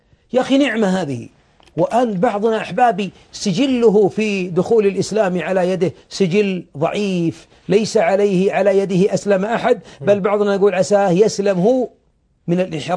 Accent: Riyadh, Riyadh Province, Saudi Arabia; جاء الوقف عندنا في الرياض واطلعنا عليه

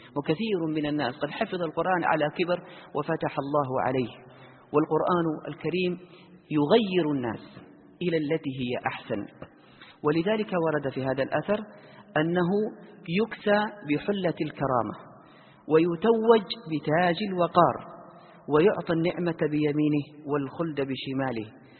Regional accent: Saudi Arabia; من أعظم يمكن العيادات زحمة عندنا في السعودية

